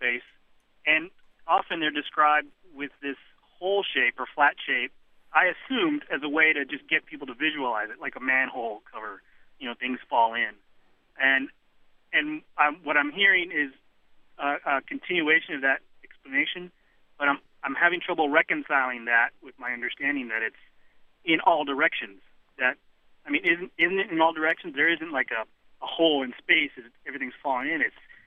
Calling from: Fredericksburg, Virginia, United States; I'm calling from Mary Washington.

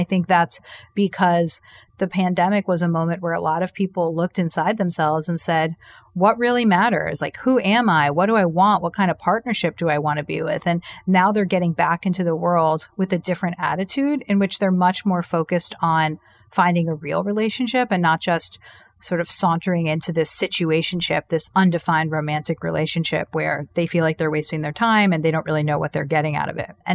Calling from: New York, United States; I'm recording this from New York right now, and I can tell you New York is really hopping

